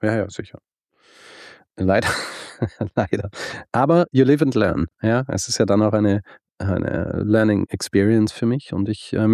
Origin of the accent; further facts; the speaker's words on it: Austria; ich bin Österreicher und ich sage halt, ich spreche halt so einen Buchstaben aus, wie da steht, nicht?